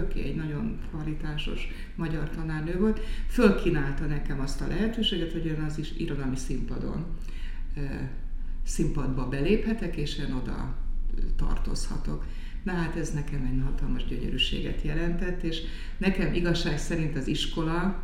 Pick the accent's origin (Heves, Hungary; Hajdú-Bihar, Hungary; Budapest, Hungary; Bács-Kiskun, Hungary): Budapest, Hungary; nőttem fel, Budapesten, és ugyanaz egy zenei általános iskola volt